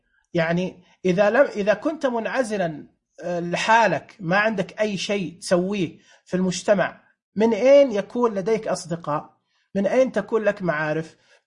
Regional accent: Mecca, Makkah Province, Saudi Arabia; أو في عندنا في مكة مثلا

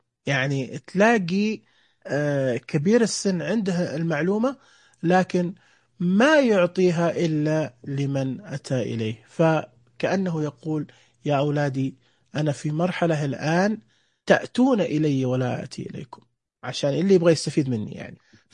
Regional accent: Saudi Arabia; تقدمها عندنا في السعودية

